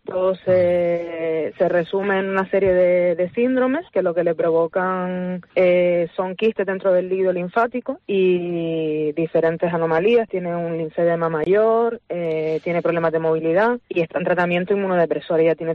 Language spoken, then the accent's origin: Spanish; Canary Islands, Spain; mi hija somos canarias, vivimos en Canarias